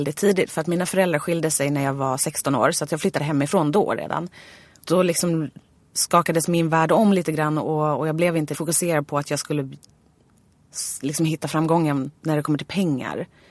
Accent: Nynäshamn, Stockholm County, Sweden; Och jag var ju från Nynäshamn, så det var ju supercoolt att åka in med pendeltåget från Nynäshamn till Stockholm

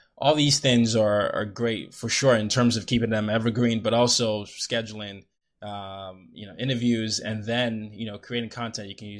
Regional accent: Nigeria; Oh, you got to go there. You know I'm Nigerian, right?

